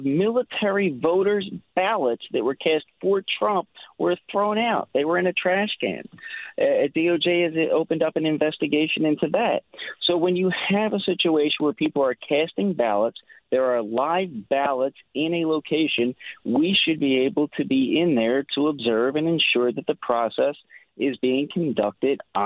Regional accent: Philadelphia, Pennsylvania, United States; I'm Philly born and bred myself. I'm from Kensington.

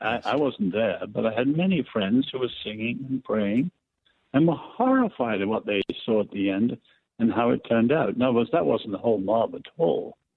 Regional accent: England, United Kingdom; I mean, I'm English.

